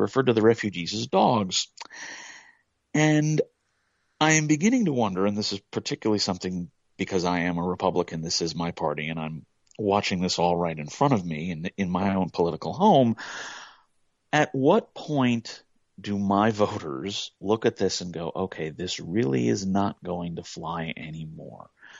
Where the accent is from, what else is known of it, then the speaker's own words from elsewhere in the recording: New Jersey, United States; I grew up in New Jersey. I've seen this all before.